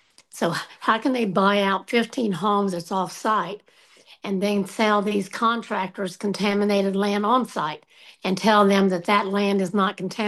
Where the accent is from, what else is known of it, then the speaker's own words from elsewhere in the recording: Appalachia, United States; We're Appalachian people, and we work, and we take care of our own.